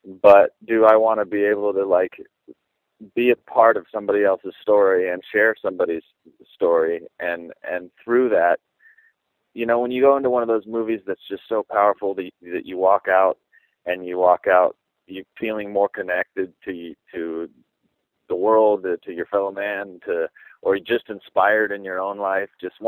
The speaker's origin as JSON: {"language": "English", "country": "Ireland", "also_born_or_lived": "McCall, United States", "said": "I'm an Irishman"}